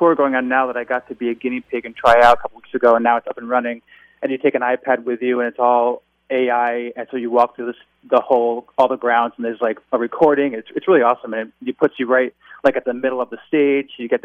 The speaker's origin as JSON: {"language": "English", "town": "Schenectady", "region": "New York", "country": "United States", "also_born_or_lived": "Manhattan", "said": "And, I'm from Schenectady, New York. I lived in Manhattan since 1997."}